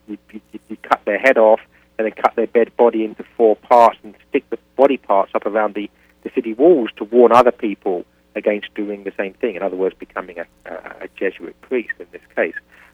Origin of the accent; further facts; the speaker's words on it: England, United Kingdom; But as an Englishman, this is the true England, and the England that inspires me.